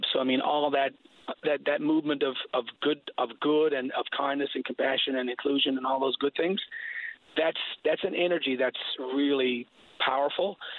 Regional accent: Placentia, California, United States; it's a great place to grow up in. I mean, my hometown, Placentia. I'm appreciating it now more as I get older.

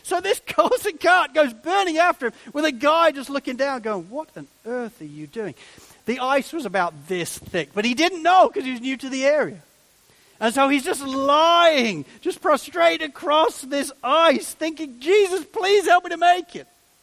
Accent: England, United Kingdom; growing up in England

